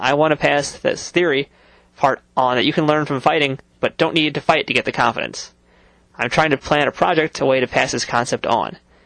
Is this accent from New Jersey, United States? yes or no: no; Bayside, New York, United States; Okay, I'm from Bayside, Queens, so we're not too far from each other.